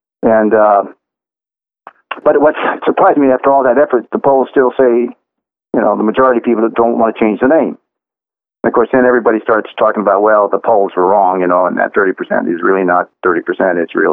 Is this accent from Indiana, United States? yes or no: no; Texas, United States; I'm Native American. I'm Polynesian, but I'm brown skinned, and part of my former years were in the South in Texas, and I was a brown-skinned, fat, nice kid